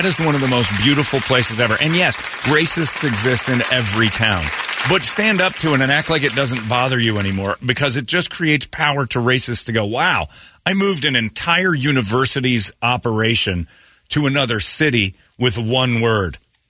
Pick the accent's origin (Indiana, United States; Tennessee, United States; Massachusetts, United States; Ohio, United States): Indiana, United States; Crown Point; because when I grew up in Crown Point, Indiana, was the home of the Klan in that area.